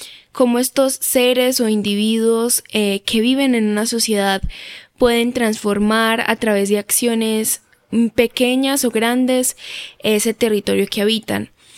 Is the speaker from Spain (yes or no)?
no; Medellín, Antioquia, Colombia; soy estudiante de comunicación social, vivo desde que nací en la Comuna 13 de Medellín, específicamente en el barrio 20 de Julio.